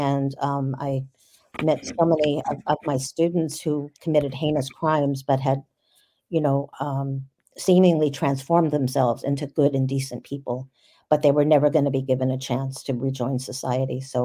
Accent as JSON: {"language": "English", "region": "New York", "country": "United States", "tie": "born or raised there", "said": "So I grew up in New York, and I was kind of I came from a background of a lot of childhood trauma"}